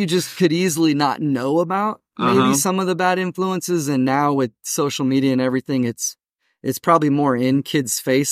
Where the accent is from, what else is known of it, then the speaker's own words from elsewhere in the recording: California, United States; Going back home, I was born and raised in North Central California